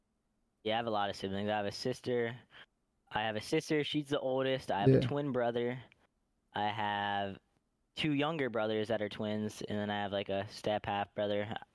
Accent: Linglestown, Pennsylvania, United States; Lingolstown, a town called Lingolstown.

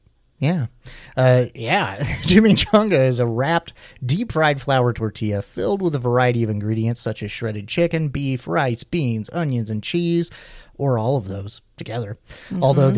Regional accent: Missouri, United States; growing up in Missouri, like you'd see it on menus and stuff

